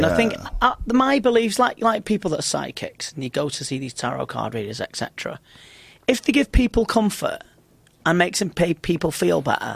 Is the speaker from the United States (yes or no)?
no; Liverpool, North West England, United Kingdom; you know, I'm just from Liverpool.